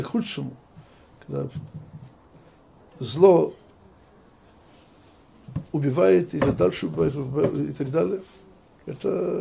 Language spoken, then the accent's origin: Russian; Odesa, Odesa Oblast, Ukraine; Они были из Одессы, многие из них, я сам из Одессы.